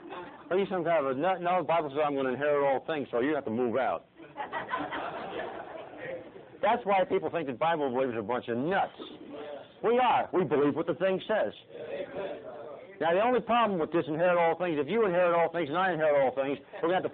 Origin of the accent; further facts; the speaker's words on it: United States; I'm an American through and through, apple pie, you know, Chevy and all that bit, and 4th of July. I love this country